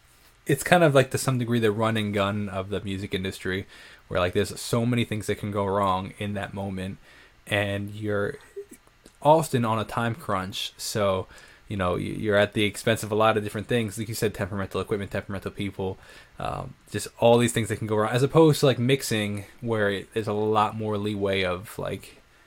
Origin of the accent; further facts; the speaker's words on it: Northport, New York, United States; I'm a musician from Northport, New York